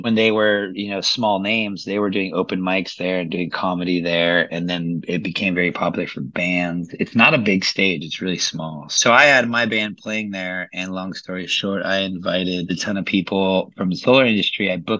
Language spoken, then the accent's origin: English; California, United States; And I'm from the San Francisco Bay Area.